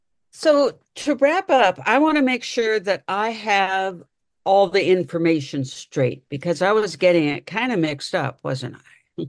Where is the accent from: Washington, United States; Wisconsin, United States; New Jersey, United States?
Washington, United States; Tacoma; I was born and raised in Tacoma. And Tacoma, when I was growing up, well, you know, it was the armpit of the state.